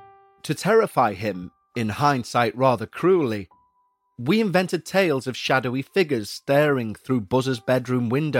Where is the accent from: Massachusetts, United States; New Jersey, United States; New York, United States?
New Jersey, United States; born there; I was born in Sussex County, New Jersey, near the backwater of Swan Lake.